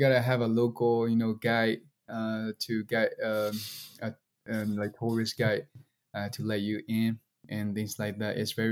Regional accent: Mogok, Mandalay Region, Myanmar; Yeah, my hometown, which is called Mogo, and then it's also called the Ruby Land because is where the ruby comes from.

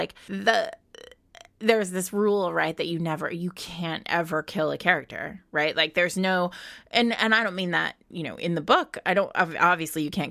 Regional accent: Rhode Island, United States; I grew up in Rhode Island.

